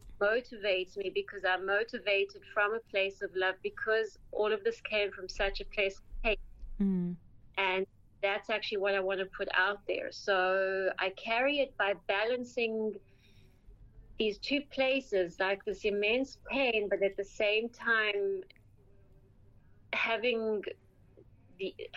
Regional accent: Johannesburg, Gauteng, South Africa; moved away as an adult; I grew up in South Africa for 19 years of my life, and I also did all my degrees in South Africa

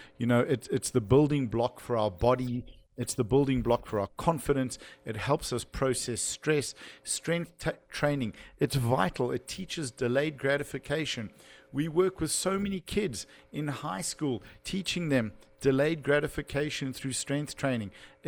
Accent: Cape Town, Western Cape, South Africa; growing up in Cape Town, getting grape season started

